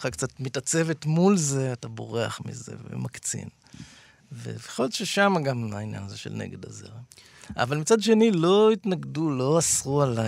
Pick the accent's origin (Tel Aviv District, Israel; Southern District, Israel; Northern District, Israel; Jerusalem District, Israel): Tel Aviv District, Israel; Givatayim; אני גדלתי בגבעתיים, נולדתי וגדלתי בגבעתיים. זאת אומרת, בורגנות טובה ככה